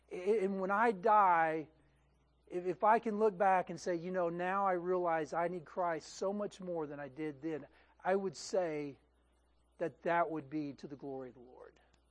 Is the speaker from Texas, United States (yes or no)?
yes; Texas, United States; I drive by, and we have oak trees here, and you know, nothing's, you know, I'm from Texas, so I'm saying our oak trees are a little better, but that's just me.